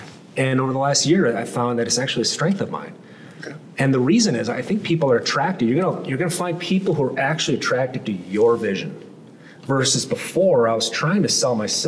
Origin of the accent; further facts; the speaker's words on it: Minnesota, United States; I come from Minnesota.